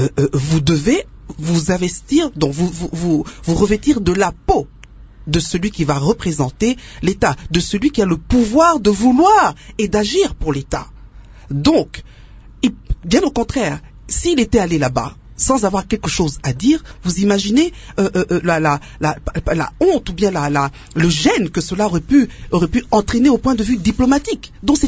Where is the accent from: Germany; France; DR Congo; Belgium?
DR Congo; chez nous au Congo